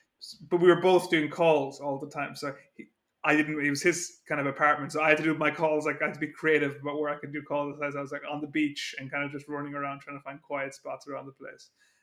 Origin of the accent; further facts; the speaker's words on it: Ireland; I'm from Ireland, rural Ireland, so in the middle of nowhere where it's kind of just fields and Guinness, etc.